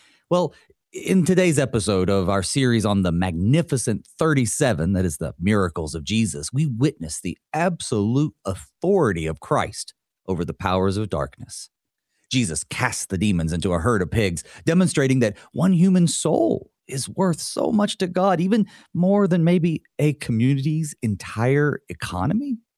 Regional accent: the South, United States; where I grew up in the South, this kind of stuff is still taken quite seriously.

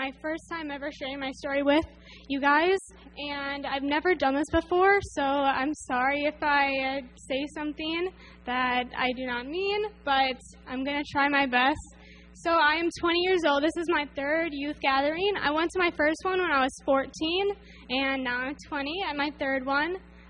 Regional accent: Marshfield, Wisconsin, United States; I'm from Marshfield, Wisconsin, right in the middle, and all around Wisconsin and other states too

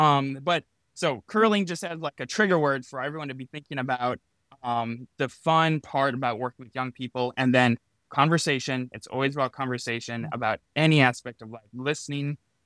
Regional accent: Chicago, Illinois, United States; I grew up in Chicago, and he took the train from the suburbs of Chicago downtown.

